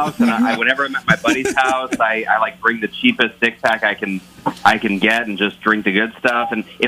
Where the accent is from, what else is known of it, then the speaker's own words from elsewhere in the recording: Des Moines, Iowa, United States; I'm born and raised in Des Moines, 28 years old, and I teach middle school science.